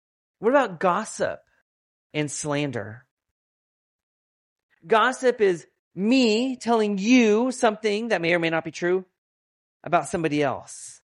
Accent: California, United States; We're from California, and that happens every year in California.

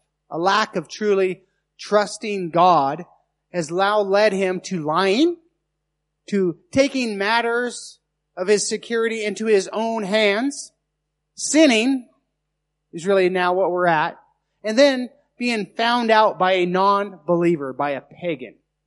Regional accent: Nevada, United States; Now, I'm from Nevada. I'm from the desert. You know, they got a saying there. Whiskey's for drinking, water's for fighting.

